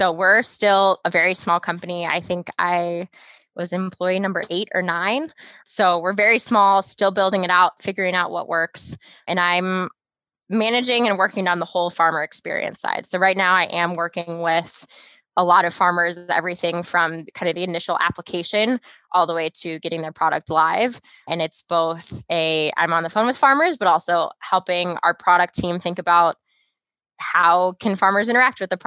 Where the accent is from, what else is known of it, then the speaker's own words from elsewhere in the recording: Missouri, United States; now in Michigan, United States; I talk about corn and soybeans because I'm from Missouri and currently in Michigan.